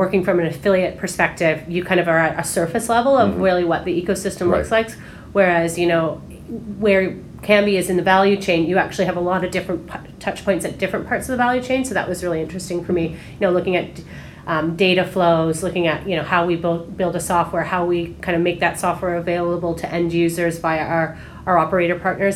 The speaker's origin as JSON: {"language": "English", "country": "Canada", "moved": "as an adult", "lives_now": "London, United Kingdom", "said": "So I'm Canadian. I live in London now. I moved over to London when I joined Kambi"}